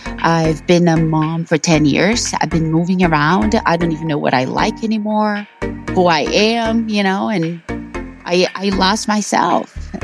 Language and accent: English; Brazil; So I was born and raised in Brazil.